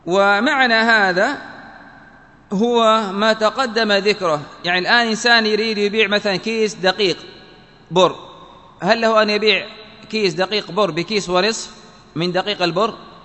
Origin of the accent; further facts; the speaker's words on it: Yemen; يعني عندنا في اليمن يقال الرازقي، الحالمي، الصعداوي